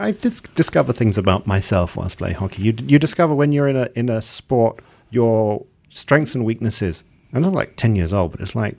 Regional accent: Malaysia; also born or lived in England; I felt it was my patriotic duty as a Malaysian in England to play hockey.

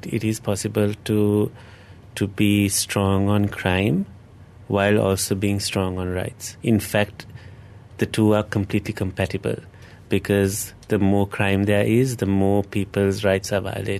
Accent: Sri Lanka; I'm not Malaysian, so I cannot speak on behalf of Malaysian society, but on behalf, as a Sri Lankan, I would speak on behalf of my people

